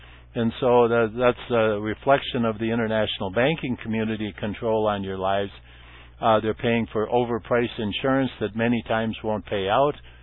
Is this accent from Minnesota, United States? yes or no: yes; Minnesota, United States; I grew up in, everybody knows this, I grew up in Minnesota.